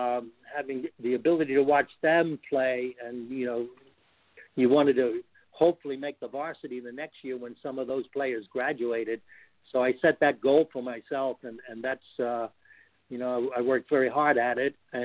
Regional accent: New York City, New York, United States; which I had growing up in New York City no idea even existed.

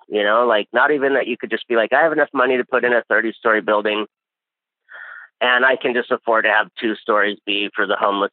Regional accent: Hawaii, United States; But I moved there so young that I am from Hawaii and so I'm local.

